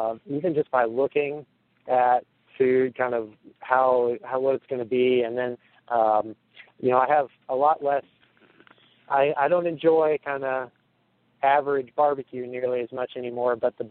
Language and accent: English; Missouri, United States; I grew up in Missouri, a Kansas City fan.